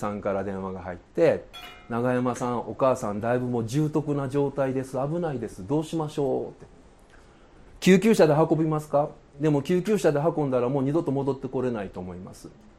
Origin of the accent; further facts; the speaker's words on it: Kansai, Japan; 僕関西人やから、早口ですしね